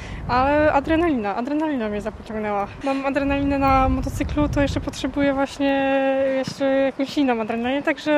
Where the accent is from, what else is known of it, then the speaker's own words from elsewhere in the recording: Reda, Pomeranian Voivodeship, Poland; Szczerze mówiąc, jestem z Redy, więc nie przypuszczałam nigdy, że będę w Gdańsku trenować